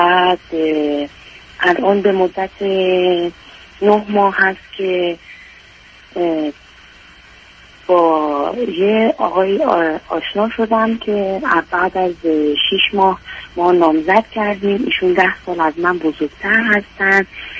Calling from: Iran; من از ایران مزاحمتون میشم. بعد من 23 سالمه، یعنی در واقع در 8/2/1370 متولد شدم.

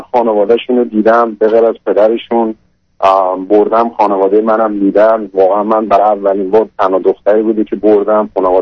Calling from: Canada; من از کانادا هستم

